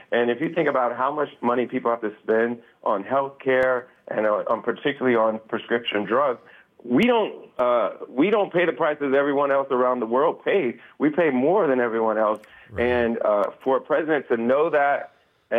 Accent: Springfield, Ohio, United States; now in Hollywood, United States; And I came from Springfield, Ohio. My dad was an auto worker.

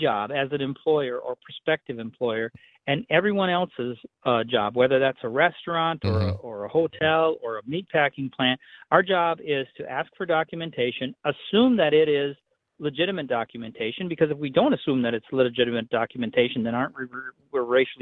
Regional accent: Merrill, Wisconsin, United States; I happen to be sitting in Abbotsford right now. I'm from Merrill, but I'm in Abbotsford right now

